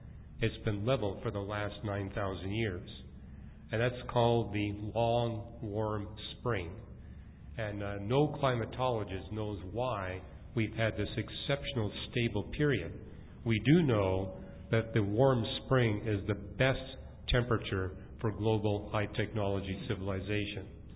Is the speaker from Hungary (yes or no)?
no; Canada; being a Canadian